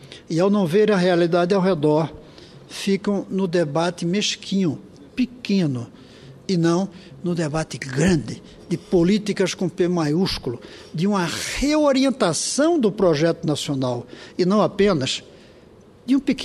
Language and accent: Portuguese; Brazil; como brasileiro